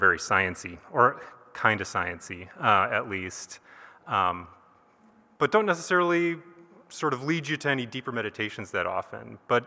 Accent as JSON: {"language": "English", "town": "Winona", "region": "Minnesota", "country": "United States", "tie": "born or raised there", "said": "so I grew up in Winona and actually came to this fellowship as a kid"}